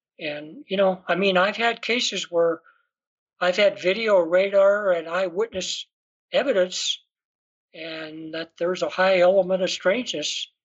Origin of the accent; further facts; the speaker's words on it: Montana, United States; And in my home state of Montana, there were 17 reports that night.